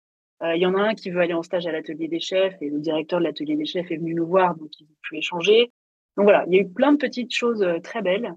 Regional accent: France; On est français quand même, on est français quand même

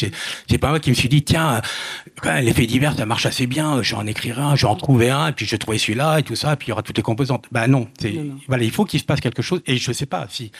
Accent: Tizi Ouzou, Tizi Ouzou Province, Algeria; born there; Je suis né en 1960 à Tizi Ouzou.

